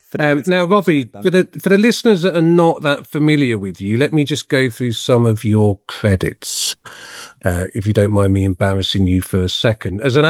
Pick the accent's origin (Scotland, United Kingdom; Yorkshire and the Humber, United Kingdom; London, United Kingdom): London, United Kingdom; And I'm from South East London, so I know that part of the world.